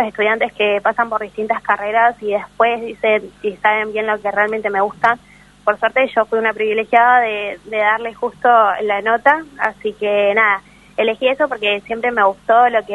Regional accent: Río Grande, Tierra del Fuego, Argentina; born there; Allá, en la ciudad de Río Grande.

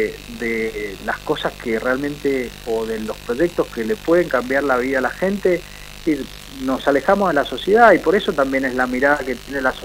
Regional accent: Mendoza, Argentina; qué es las cosas que tenemos que hacer como mendocinos, sin importar de dónde vengamos

